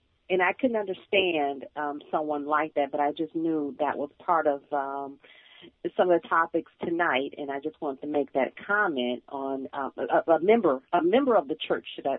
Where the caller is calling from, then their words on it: Michigan, United States; Well, comment, question, yes, both. I'm a TI from Michigan.